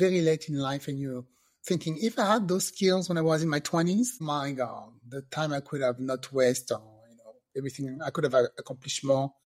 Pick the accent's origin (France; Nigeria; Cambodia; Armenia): France; English is a second language; now in United States; I was born and raised in France